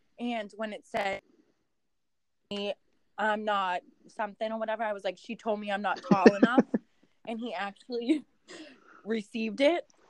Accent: Medford, United States; I'm from Medford. Yeah.

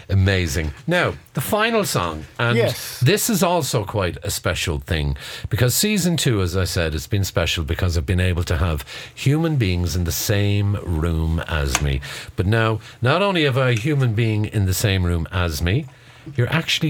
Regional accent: Cork, Munster, Ireland; I remember growing up in Cork in the 80s

